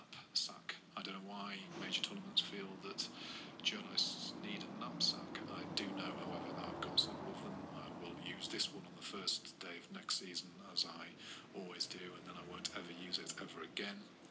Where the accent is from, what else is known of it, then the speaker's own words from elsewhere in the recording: England, United Kingdom; I'm English